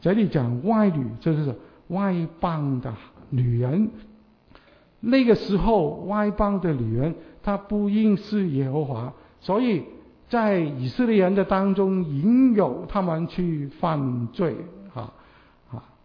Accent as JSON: {"language": "Chinese", "region": "Guangdong", "country": "China", "said": "我们广东人的烧肉哈"}